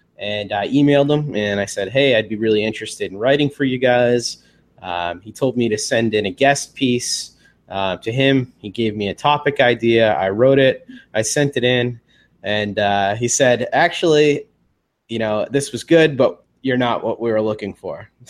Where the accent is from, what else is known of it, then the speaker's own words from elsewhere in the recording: Massachusetts, United States; my favorite team and the team that I care about most of all is my hometown Red Sox.